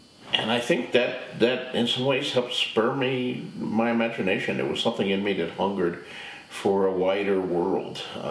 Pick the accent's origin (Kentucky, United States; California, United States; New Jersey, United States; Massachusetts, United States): New Jersey, United States; Bayonne; You know, I was born and raised in Bayonne, New Jersey.